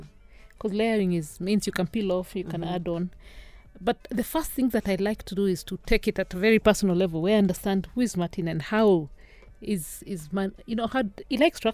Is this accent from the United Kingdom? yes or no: no; Kenya; I'm a Kenyan.